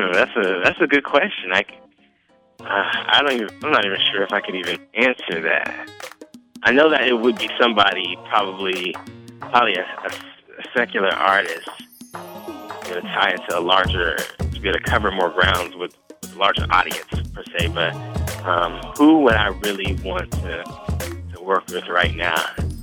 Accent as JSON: {"language": "English", "country": "United States", "tie": "born or raised there", "said": "I'm from the South, Carolina boy, born and raised."}